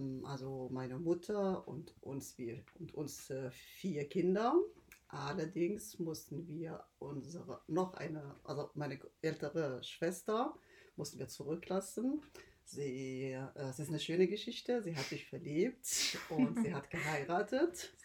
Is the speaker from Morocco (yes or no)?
yes; Morocco; now in Germany; ich bin die Mutter von Esma. Ich komme aus Marokko, ursprünglich aus Marokko, lebe aber schon seit über 42 Jahren in Deutschland.